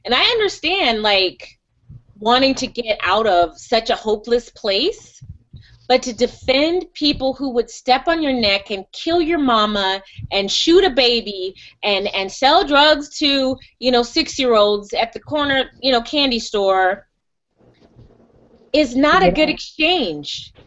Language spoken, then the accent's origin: English; Gardena, California, United States; I'm born and raised in Gardena, LA, and yeah, I grew up on